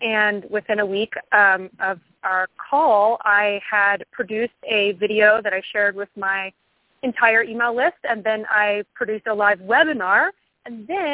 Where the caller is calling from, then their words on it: Colorado, United States; I'm calling from Colorado.